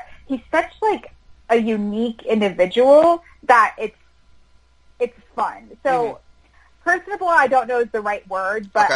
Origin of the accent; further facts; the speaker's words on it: Baltimore, Maryland, United States; born there; I was born in Baltimore